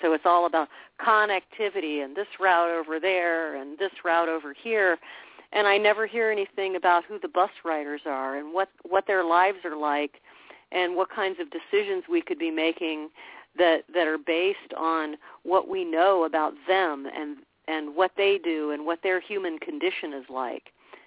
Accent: Florida, United States; that just comes from being a Florida kid. I was born in Florida, and I've always loved Florida, and I've always loved the natural environment of Florida.

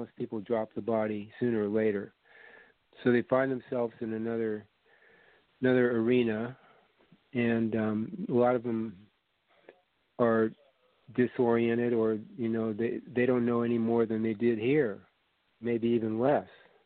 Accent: Latvia; first language Latvian; English is a second language; It's my native country. My parents are both Latvian. I grew up speaking that as my first language. So I've been back there about 5 times.

